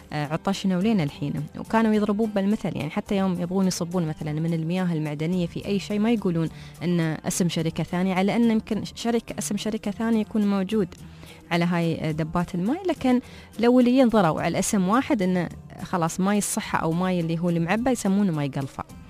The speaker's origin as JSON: {"language": "Arabic", "country": "United Arab Emirates", "said": "وموجودة عندنا في الإمارات،"}